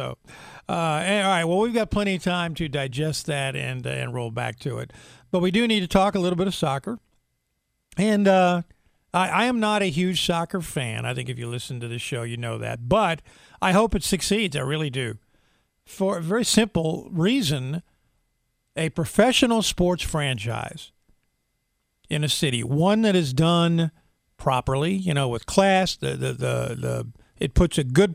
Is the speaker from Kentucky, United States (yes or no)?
yes; Louisville, Kentucky, United States; And Billy, you came here from Louisville, my hometown